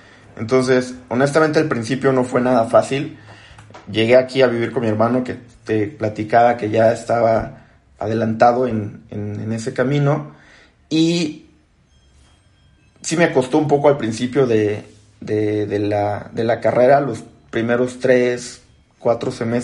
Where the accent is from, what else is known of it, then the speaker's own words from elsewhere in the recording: Acapulco, Guerrero, Mexico; Entonces, vine a la Ciudad de México con un tío que está en la parte de la ingeniería automotriz. Regresé a Acapulco